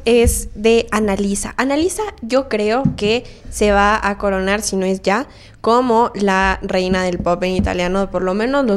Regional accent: Quito, Pichincha, Ecuador; Soy la peor quiteña del mundo.

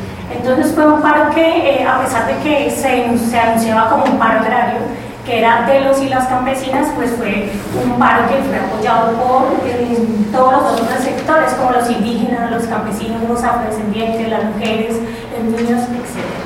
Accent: Colombia; para nosotras y nosotros como colombianos, pues es muy importante poder como comentarles un poco qué es lo que está pasando en nuestro país.

